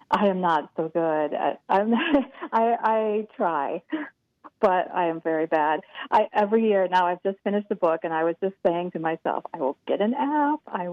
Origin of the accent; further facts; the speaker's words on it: Pennsylvania, United States; I'm from Pennsylvania originally, rural Pennsylvania. And we didn't travel really at all.